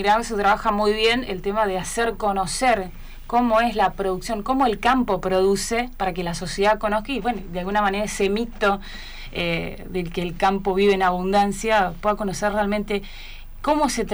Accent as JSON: {"language": "Spanish", "region": "Entre Ríos", "country": "Argentina", "said": "las mujeres entrerrianas somos las más lindas"}